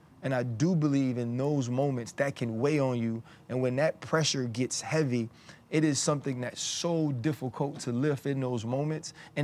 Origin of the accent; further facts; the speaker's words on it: Louisiana, United States; I'm from Louisiana. … is part of my family, knows my father, my uncles.